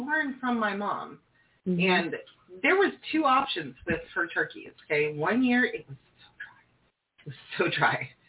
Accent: Oklahoma, United States; I'm from Oklahoma. I cook like an Okie.

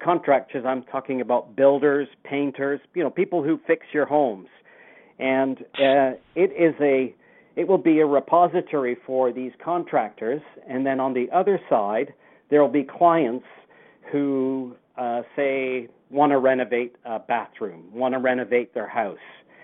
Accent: North West England, United Kingdom; now in Canada; Interestingly, I grew up in the UK, and I emigrated to Canada in 1967. I came over from Lancashire

